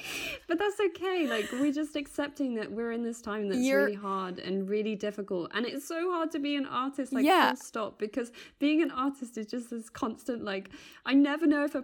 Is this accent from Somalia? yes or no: no; England, United Kingdom; now in Netherlands; I'm English and I'm living in the Netherlands, like, how does this affect me?